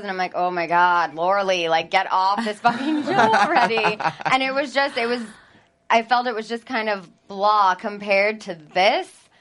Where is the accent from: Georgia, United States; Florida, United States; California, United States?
California, United States; When I'm fresh to LA, I mean, I'm from Southern California, but fresh